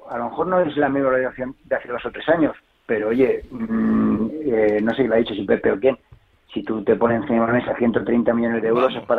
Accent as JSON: {"language": "Spanish", "town": "Premià de Dalt", "region": "Catalonia", "country": "Spain", "said": "yo soy de Premia de Dalt, del Maresme, de Mataró"}